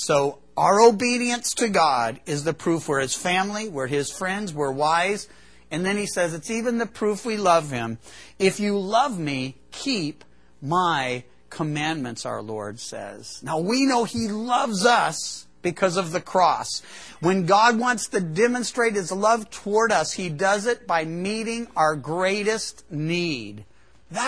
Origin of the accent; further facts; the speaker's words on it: California, United States; now in Chico, United States; And because I was from Southern Cal, well, I was used to when you leave one city, you automatically find yourself in another. Here you leave Chico